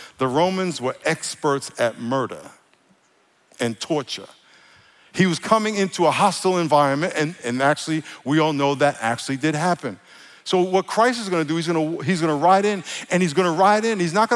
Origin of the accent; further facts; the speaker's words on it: New York, United States; I'm from New York, and when I go in New York, it's not nasty